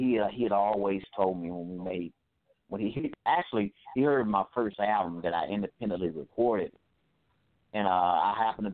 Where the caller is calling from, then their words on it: March, Mississippi, United States; Right now I'm calling from March, Mississippi.